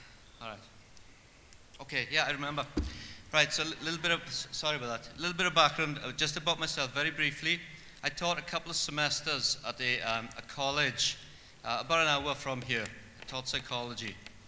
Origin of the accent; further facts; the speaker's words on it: Wales, United Kingdom; now in Brecksville, United States; I live at 9505 Bar Road in Brecksville. You may guess from my accent, I didn't grow up in this local school district. I grew up in Wales.